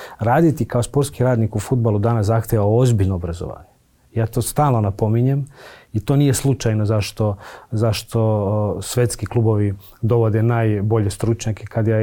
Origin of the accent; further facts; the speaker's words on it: Čačak, Šumadija and Western Serbia, Serbia; born there; now in Belgrade, Serbia; Ja dolazim iz jedne sredine koja je potpuno drugačije od Beograda, ja sam rođen u Čačku. Mi se tamo svi znamo